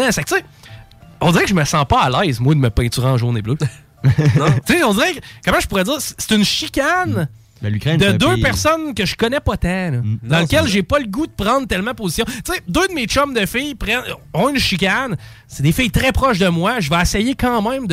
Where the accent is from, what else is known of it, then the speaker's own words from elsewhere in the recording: Canada; c'est un conflit dans lequel moi, là, en tant que Canadien, là, je veux dire, je peux pas.